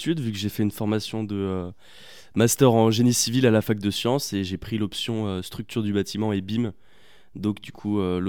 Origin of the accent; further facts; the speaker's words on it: Grand Est, France; je viens des Vosges